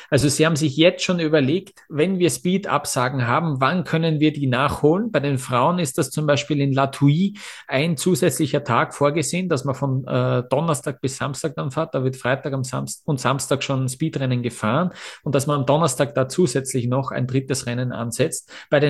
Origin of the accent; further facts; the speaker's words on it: Austria; für mich als Österreicher vielleicht besonders